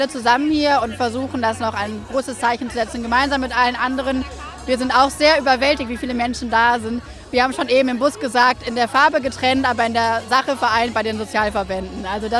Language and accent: German; Wuppertal, North Rhine-Westphalia, Germany; ich komme aus Wuppertal.